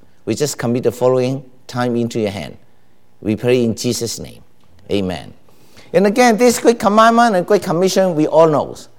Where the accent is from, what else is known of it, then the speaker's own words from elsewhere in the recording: Calgary, Alberta, Canada; now in Panama; I come from Calgary.